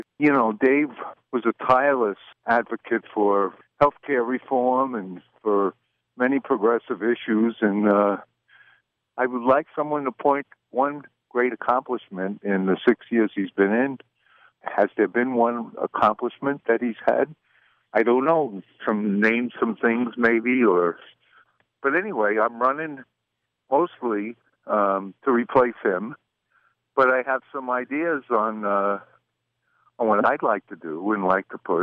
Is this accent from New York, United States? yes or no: yes; New York, United States; moved away as an adult; I grew up in New York. I went to college, undergraduate in New York. And 39 years ago, probably before you were born, I come out here to go to grad school. And I've been here ever since.